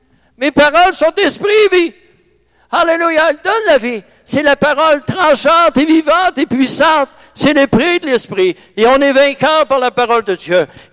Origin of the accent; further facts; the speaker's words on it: Quebec, Canada; On n'est pas juif. On est québécois.